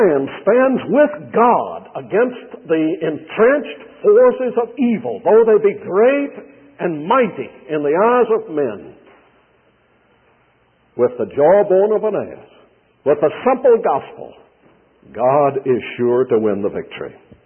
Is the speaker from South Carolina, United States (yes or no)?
yes; Charleston, South Carolina, United States; Charleston, my hometown, in St. Philip's Church, one of the great historic churches of the United States